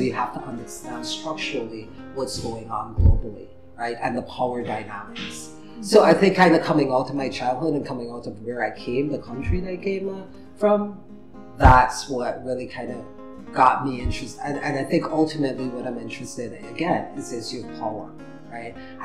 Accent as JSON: {"language": "English", "country": "Guyana", "tie": "born or raised there", "said": "especially growing up in Guyana, in South America"}